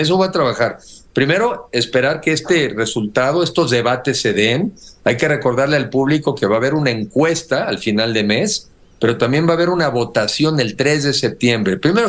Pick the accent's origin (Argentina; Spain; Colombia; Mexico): Mexico; Soy mexicano y tengo más de 18 años